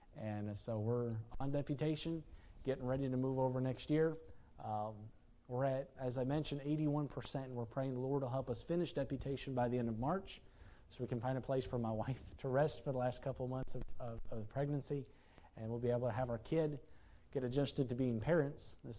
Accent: Odesa, Odesa Oblast, Ukraine; I grew up in Ukraine, and I learned Russian in the city I was born in, Odessa. Ukrainian is fairly similar, and so I can kind of muddle my way around through it.

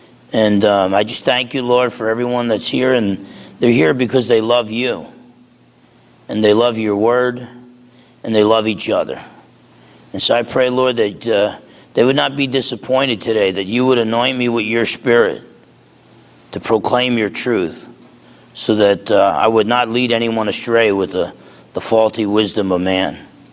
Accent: New Jersey, United States; It's just like when you were growing up. I was growing up in Jersey.

